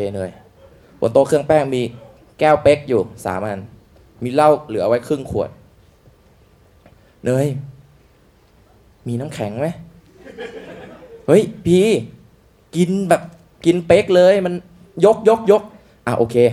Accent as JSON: {"language": "Thai", "town": "Hat Yai", "region": "Songkhla", "country": "Thailand", "said": "โอ้ผมเด็กใต้ครับเหรอเด็กที่ไหนเนี่ยบอกหัดใหญ่ครับสงขลา"}